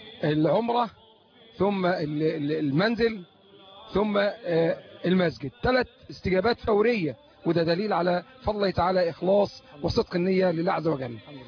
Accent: El Qanater El Khayreya, Qalyubia, Egypt; لاسوس مركز القناطر الخيريه

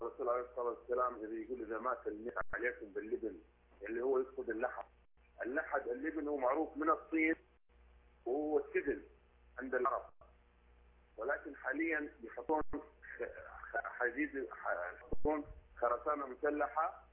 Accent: Syria; أنا سوري، أنا بلاد الشام

